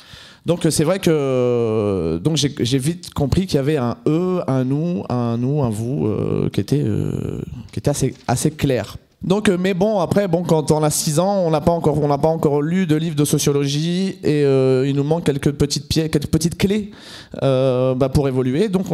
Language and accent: French; Algeria; mais en fait, moi je suis pas français. Puisqu'on est à l'école de France et on ne parle pas de nous. On est donc des Arabes, des Algériens.